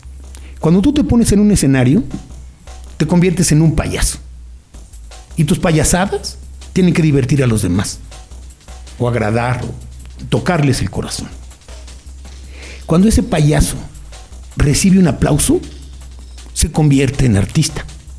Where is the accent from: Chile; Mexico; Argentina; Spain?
Mexico; Mexico City; yo soy mexicano, yo soy de México. Entonces, tenemos ese montón de mexicanos que son oriundos de otros estados, que vienen buscando fortuna en nuestra patria, al centro de la Ciudad de México.